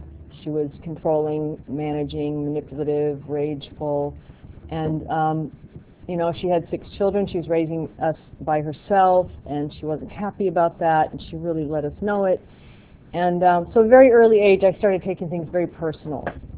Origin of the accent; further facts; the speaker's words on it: California, United States; I grew up in Southern California. I say Southern California because my father is an alcoholic who did a lot of geographic, and by the time I was 8 years old, we were living in the San Fernando Valley.